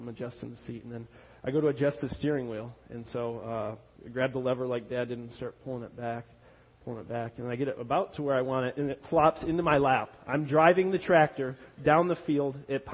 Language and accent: English; Michigan, United States; I grew up in North Oakland County, and I thought I was a country boy. I graduated from Holly High School. We were a small school in Oakland County.